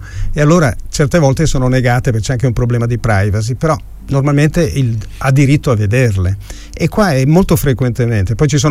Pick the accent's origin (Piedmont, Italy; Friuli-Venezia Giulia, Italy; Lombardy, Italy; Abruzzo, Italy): Friuli-Venezia Giulia, Italy; Tolmezzo; perché sono di Tolmezzo, amo la carnia, ci torno